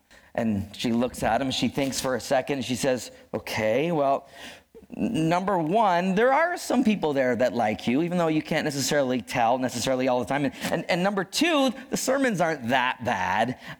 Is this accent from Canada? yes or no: yes; Brantford, Ontario, Canada; I'm Canadian. I grew up in Ontario, in Brantford, Ontario